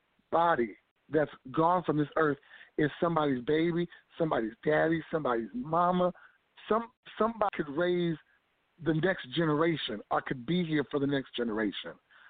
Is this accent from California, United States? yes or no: yes; Sacramento, California, United States; also born or lived in East Palo Alto; I'm originally from the Bay Area, East Palo Alto, California. Grew up in Sacramento, California, back in 1992.